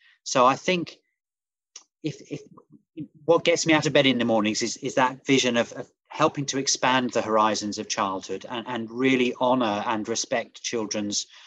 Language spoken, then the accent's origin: English; London, United Kingdom; I'm a Londoner.